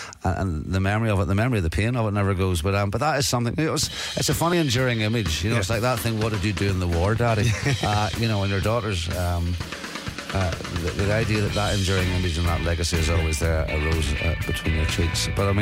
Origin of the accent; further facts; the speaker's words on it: Coleraine, Northern Ireland, United Kingdom; Although, I'm awestruck when I meet players from Coleraine in my hometown, who are top of the league, by the way.